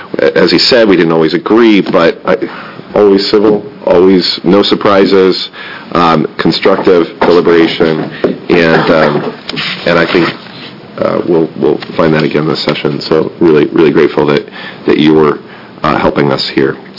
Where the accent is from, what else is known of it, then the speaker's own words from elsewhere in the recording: Portland, Oregon, United States; That has changed since I grew up in Portland, even.